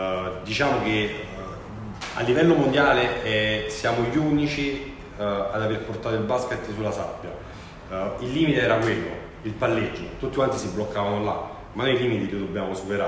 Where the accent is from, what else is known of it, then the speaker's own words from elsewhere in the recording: Recale, Campania, Italy; siamo di Caserta